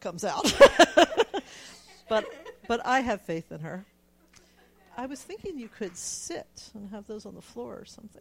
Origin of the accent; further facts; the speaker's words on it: Maryland, United States; because when I was a kid, I grew up in Maryland, and my best friend from childhood lives in Pennsylvania, and I live in Alaska.